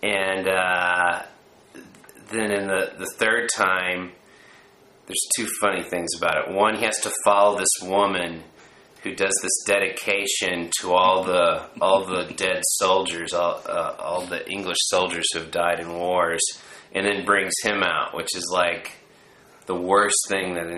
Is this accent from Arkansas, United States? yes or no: yes; Little Rock, Arkansas, United States; And I was from Little Rock, Arkansas, so it didn't even occur to me that I could, as much as I love those things